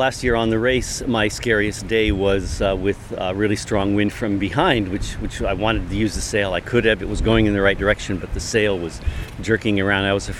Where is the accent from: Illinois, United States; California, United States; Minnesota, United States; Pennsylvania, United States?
California, United States; North of San Francisco, where there's a beautiful rugged coastline that I learned to kayak on.